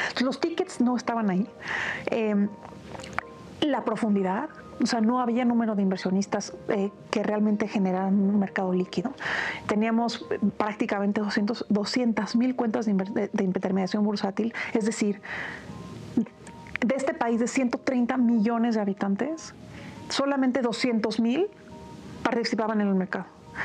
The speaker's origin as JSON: {"language": "Spanish", "country": "Mexico", "said": "le permita a todos los que somos mexicanos, que tenemos una cuenta de banco"}